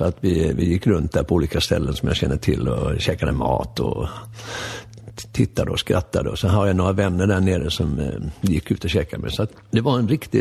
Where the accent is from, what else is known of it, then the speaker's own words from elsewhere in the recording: Lidingö, Stockholm County, Sweden; min första minnen är väl från Lidingö när vi bodde på Säljstigen 27.